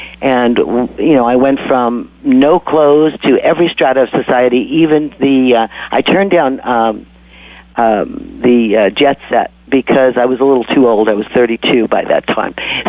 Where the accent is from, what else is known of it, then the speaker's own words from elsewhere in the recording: New York City, New York, United States; I grew up in New York by the time that I was 18.